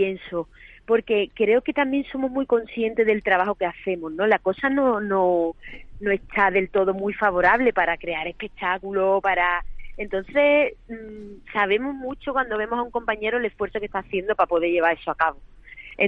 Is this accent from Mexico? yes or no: no; Cádiz, Andalusia, Spain; yo soy gaditana, increíblemente gaditana. Pero hay una herramienta que yo creo que es la que me ha dado el haber nacido allí, que es la imaginación.